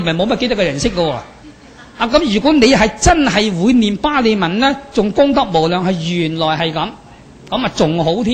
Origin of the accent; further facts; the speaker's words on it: Guangdong, China; 就絕對唔能夠似我哋廣東話傳位得咁正噶啦